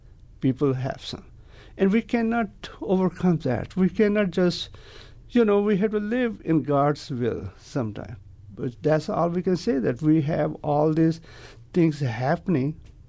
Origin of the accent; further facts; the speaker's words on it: Punjab, India; English is a second language; also born or lived in Pakistan; now in United States; I was born in Pakistan in 1940. And during partition, I moved to Indian part of Punjab and lived in a refugee camp for a long time. And then I came to United States.